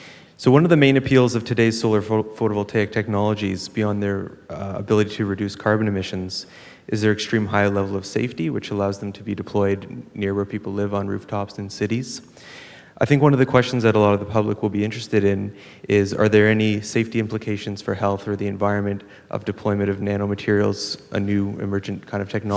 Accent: Toronto, Ontario, Canada; I'm from Toronto.

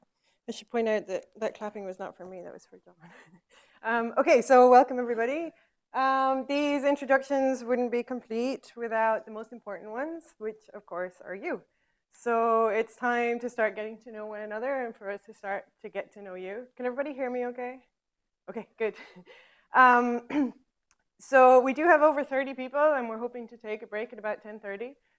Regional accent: Ireland; also born or lived in England; I was born in England, I grew up in Ireland.

